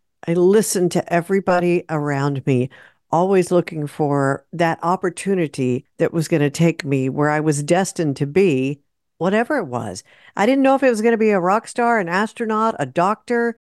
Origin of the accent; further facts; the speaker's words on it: Houston, Texas, United States; when he found out I was born and raised in Houston and had never been to NASA